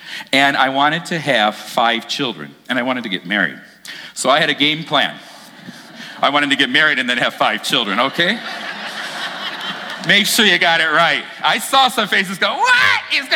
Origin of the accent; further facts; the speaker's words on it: Dearborn Heights, Michigan, United States; My family is originally from Muskegon, Michigan. That's where my parents grew up. I was born and raised in Dearborn Heights.